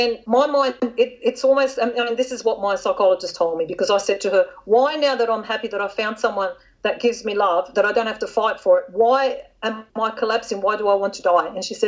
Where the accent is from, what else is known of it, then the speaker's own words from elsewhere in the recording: Australia; here in Australia, I'm trying very, very hard to market myself as an Australian author